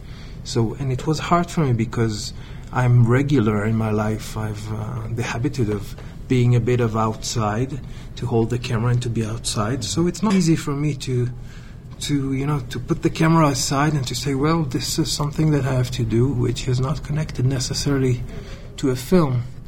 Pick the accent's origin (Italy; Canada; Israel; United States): Israel; Tel Aviv, Tel Aviv District; I'm an Israeli from Tel Aviv.